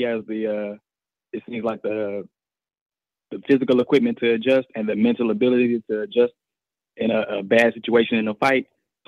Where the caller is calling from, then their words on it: Flint, Michigan, United States; I'm calling from Flint, Michigan.